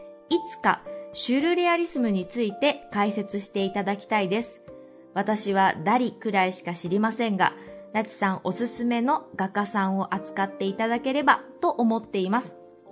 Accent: Shizuoka, Japan; 例えば私は今静岡に住んでいて、静岡出身なんですけど、ずっとちっちゃい頃から

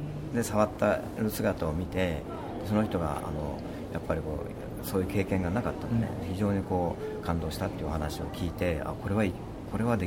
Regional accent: Niigata, Japan; 僕は新潟出身なんですけど

